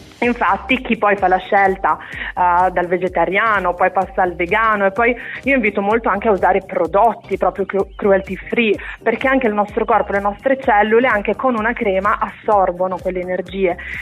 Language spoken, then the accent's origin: Italian; Brusaporto, Lombardy, Italy; Allora, io sono di Brusaporto, quindi della provincia di Bergamo.